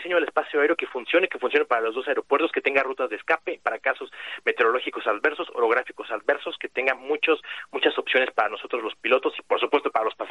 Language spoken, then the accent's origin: Spanish; Mexico; Los pilotos mexicanos venimos al aeropuerto de Ciudad de México